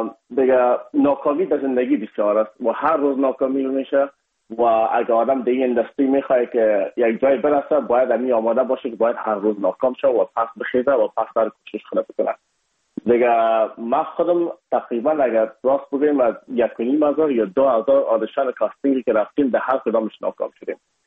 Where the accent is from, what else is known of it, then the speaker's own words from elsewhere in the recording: Afghanistan; شما بلد هستن به زبان هندی بخصوص ما از افغانستان هستیم یکم اک لهجه ما فرق داشت